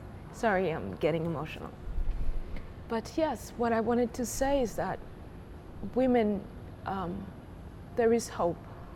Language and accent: English; Mali; being an African woman, I was born and raised in Mali.